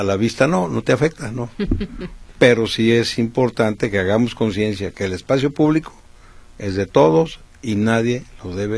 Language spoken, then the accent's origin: Spanish; Jalisco, Mexico; siendo los mismos jaliscienses que andamos ahí en la bicicleta los domingos